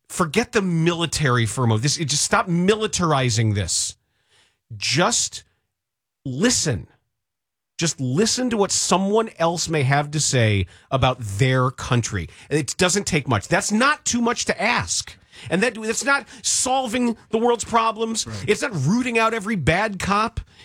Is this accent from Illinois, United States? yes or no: yes; Deerfield, Illinois, United States; took me actually living in the city of Chicago, not growing up in Deerfield, not going away to a private school for college.